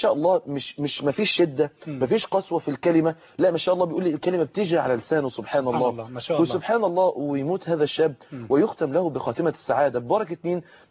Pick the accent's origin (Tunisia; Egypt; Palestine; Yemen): Egypt; Mansoura, Dakahlia